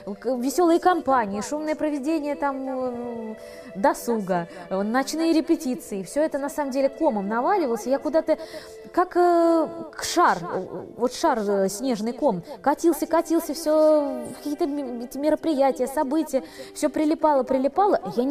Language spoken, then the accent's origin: Russian; Moscow, Russia; born there; Я родилась в Москве в 1976 году, 4 июня.